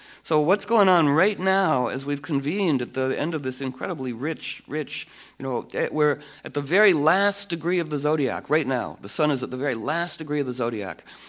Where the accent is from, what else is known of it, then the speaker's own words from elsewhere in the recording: Washington, District of Columbia, United States; So I was raised in Washington, D.C. in a political family.